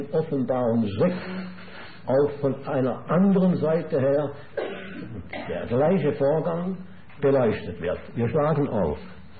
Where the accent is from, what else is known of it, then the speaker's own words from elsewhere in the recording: Schaffhausen, Switzerland; an was ich mich erinnere, als Bub in Schaffhausen